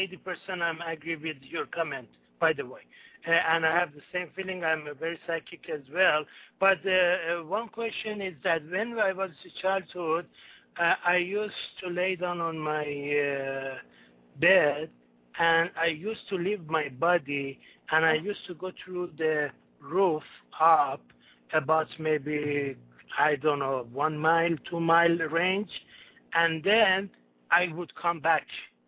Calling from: West Coast, United States; I'm calling from West Coast of USA, and we are in the snow, in almost ice age is here right now.

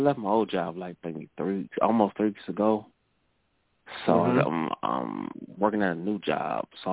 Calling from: Cleveland, Ohio, United States; I'm calling from Cleveland, Ohio.

